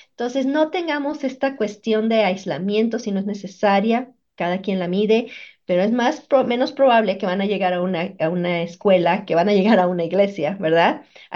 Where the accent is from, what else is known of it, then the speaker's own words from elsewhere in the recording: Mexico; moved away; mexicanos muy buenos, sabemos mexicanos que no estamos a veces pensando muy bien y estamos en delitos